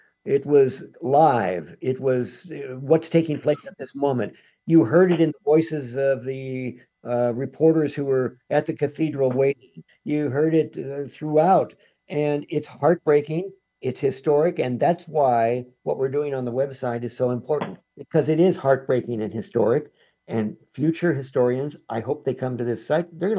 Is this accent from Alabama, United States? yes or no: no; California, United States; It was exciting for this kid growing up in Central California.